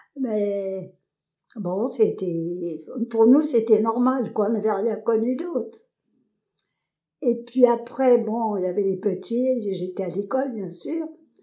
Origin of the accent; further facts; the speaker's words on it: Montreuil, Île-de-France, France; also born or lived in Mansle; je suis née le 17-3-35 à Mansle, en Charente. Mes parents habitaient la campagne quelques années, et je crois que, je suis pas sûre, hein, que je devais avoir 3 ans quand ils sont partis sur Paris. Okay. Donc à Montreuil